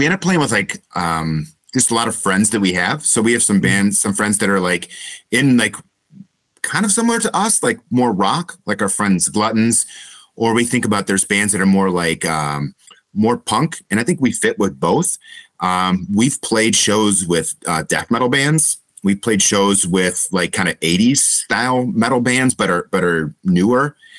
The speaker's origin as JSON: {"language": "English", "region": "Ohio", "country": "United States", "said": "We're from Ohio. We don't know any better."}